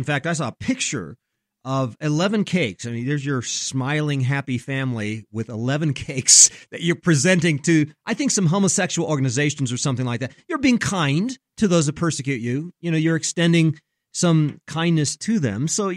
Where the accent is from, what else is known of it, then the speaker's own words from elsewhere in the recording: Oregon, United States; Aaron, you've got a family, and I think you're up in Northwest Oregon. By the way, that's my home state.